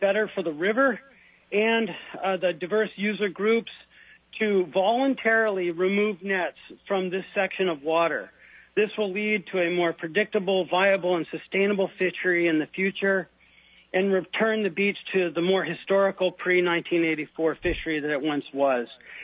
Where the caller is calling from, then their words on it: Talkeetna, Alaska, United States; I'm calling from Talkeetna.